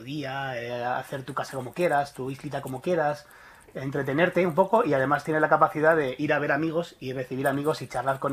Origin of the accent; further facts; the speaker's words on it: Manchita, Extremadura, Spain; Manchita, como mi pueblo.